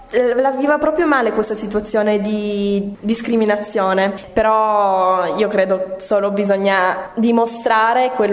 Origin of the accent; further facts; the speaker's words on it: Romania; ci tengo a dire che sono romena